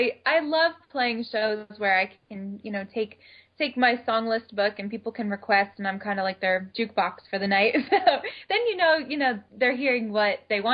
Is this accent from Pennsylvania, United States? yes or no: yes; Bethlehem, Pennsylvania, United States; now in New York, United States; I grew up in Bethlehem, Pennsylvania, and my parents still live in the house that I grew up in.